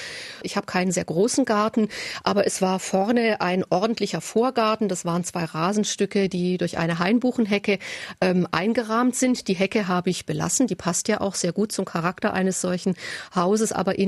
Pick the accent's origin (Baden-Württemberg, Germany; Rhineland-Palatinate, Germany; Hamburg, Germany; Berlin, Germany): Baden-Württemberg, Germany; Fellbach; also born or lived in Stuttgart; Bin aber geborene Fellbecherin oder aufgewachsene Fellbecherin und habe noch Familie hier in Waiblingen.